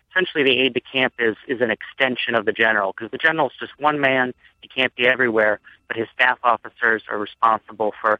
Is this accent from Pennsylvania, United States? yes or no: no; Maryland, United States; I grew up in this area. I grew up in Maryland. and it's always been right out the back door.